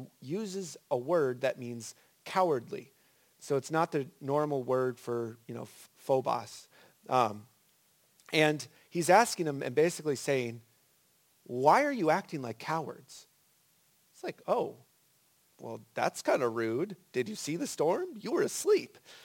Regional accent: Arizona, United States; So I'm from Arizona, and I was a little hesitant to step out onto a frozen lake for the first time.

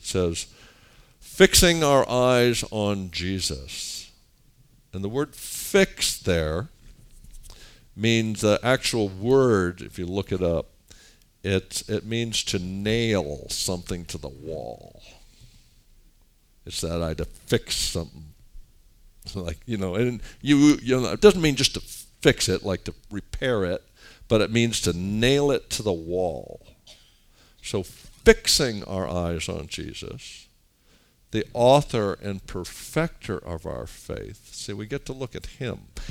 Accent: Beverly Hills, California, United States; because I grew up in Beverly Hills, California, guys.

